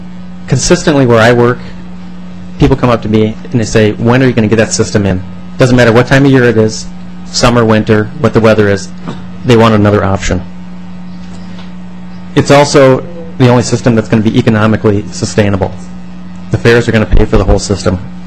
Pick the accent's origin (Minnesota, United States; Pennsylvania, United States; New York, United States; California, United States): Minnesota, United States; Chaska; and I'm from Chaska